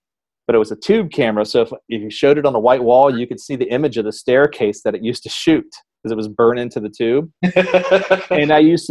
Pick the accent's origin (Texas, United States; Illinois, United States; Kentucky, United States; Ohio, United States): Ohio, United States; Springfield; also born or lived in Columbus; I was born in Columbus, Ohio. My family and I lived in Springfield, Ohio, until I was 4.